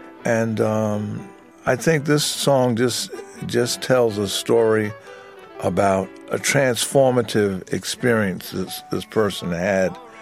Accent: United States; And it's American because I'm American.

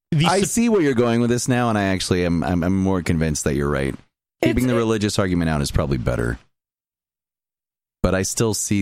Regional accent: Idaho, United States; I'm from Idaho too.

